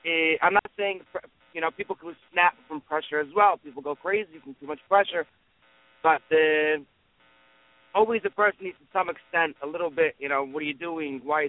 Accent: New York, United States; I'm from New York.

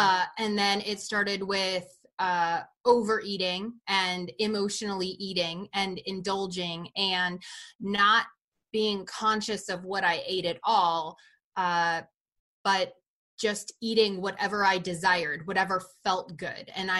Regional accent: Miami, Florida, United States; now in Atlanta, United States; But when I moved to Georgia and I moved to Atlanta, where I grew up in Miami, it was so multicultural, so diverse.

